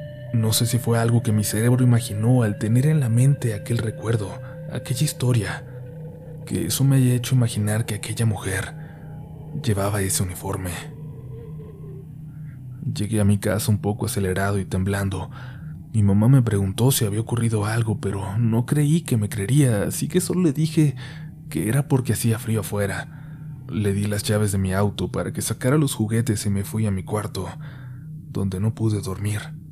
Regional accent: Celaya, Guanajuato, Mexico; Soy de Celaya, Guanajuato, una ciudad que actualmente pareciera que se encuentra en guerra entre la Guardia Nacional y dos carteles muy fuertes de México, el Cártel Jalisco Nueva Generación y el Cártel de Santa Rosa de Lima.

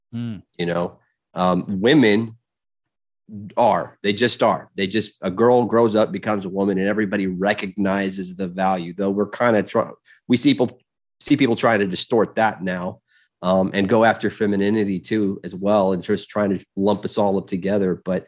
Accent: Illinois, United States; Yeah, well, I grew up in, as we talked a little bit before, I grew up in the Fox River Valley of Illinois. So my grandfather was a pastor there.

